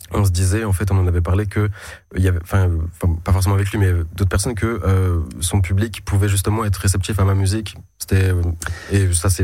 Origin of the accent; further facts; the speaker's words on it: Annecy, Auvergne-Rhône-Alpes, France; now in Paris, France; je suis originaire du coup d'Annecy, j'habite à Paris, et voilà, des petits passages aussi à Lyon.